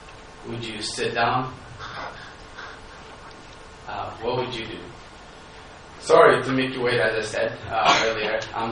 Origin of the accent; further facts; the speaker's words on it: Ethiopia; I was born with goats and sheep, but I wasn't born, except I was born in Middle Ethiopia, where Jesus was born in Bethlehem.